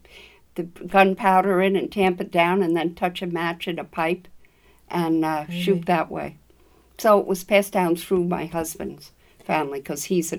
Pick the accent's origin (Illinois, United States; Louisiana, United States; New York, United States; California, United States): New York, United States; born there; And I was born in Eastern Long Island Hospital, and it was a good childhood.